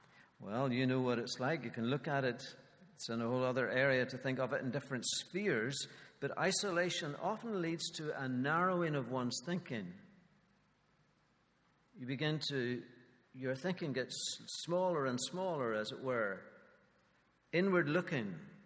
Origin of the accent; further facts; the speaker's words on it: Northern Ireland, United Kingdom; they say, oh, where are you from? Well, I'm from Northern Ireland.